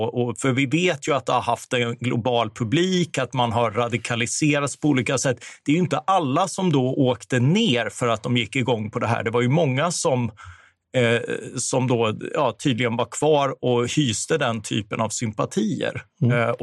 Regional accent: Karlskrona, Blekinge, Sweden; min hemstad Karlskrona

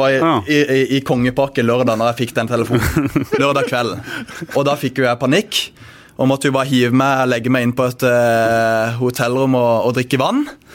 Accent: Bergen, Vestland, Norway; jeg har ikke det, men jeg kommer jo fra Bergen

